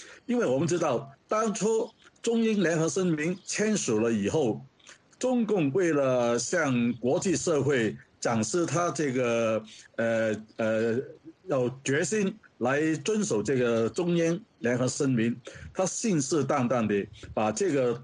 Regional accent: Hong Kong; 我们香港人

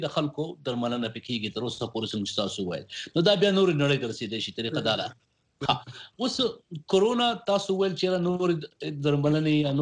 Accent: Buner, Khyber Pakhtunkhwa, Pakistan; زه د پښتونخوا د بنیر یم

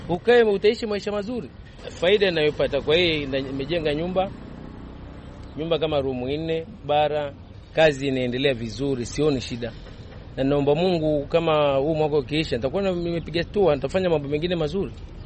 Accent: Kilimanjaro, Tanzania; born there; Mimi mwenyewe nimezaliwa Tanzania

